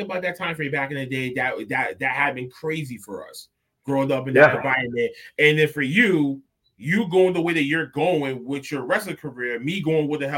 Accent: Boston, Massachusetts, United States; because I'm from South Boston. I grew up in Southie and you grew up in East.

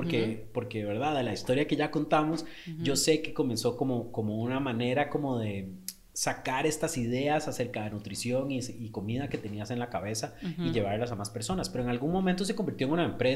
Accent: Costa Rica; nosotros como emprendedores ticos

